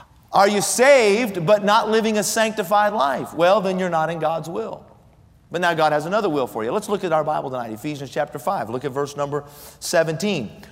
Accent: Colorado, United States; Years ago, when I was growing up in Colorado, we had a young man that came to our church

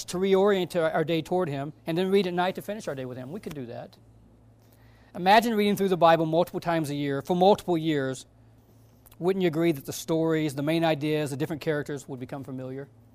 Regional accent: Georgia, United States; I grew up in Georgia. A lot of smoking in Georgia.

